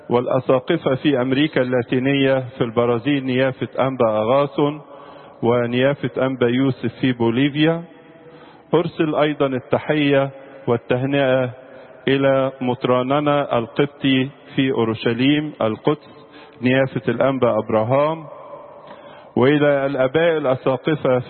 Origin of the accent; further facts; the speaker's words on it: Egypt; فنحن بالحقيقة نشعر أن مصرنا تبدأ عهدا وعصرا جديدا وفكرا جديدا بروح جديدة نبنيها سويا كلنا كمصريين